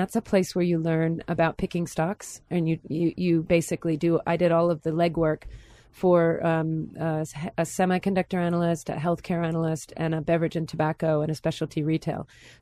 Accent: Rockville, Maryland, United States; I grew up in the suburbs of D.C. It was a little town called Rockville, Maryland. It had about 10,000 people when my family moved there.

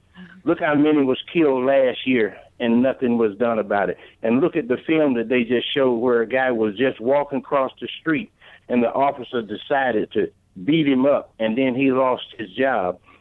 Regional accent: the South, United States; I'm from the South. I'm 68 years old. I was there when things like this happened.

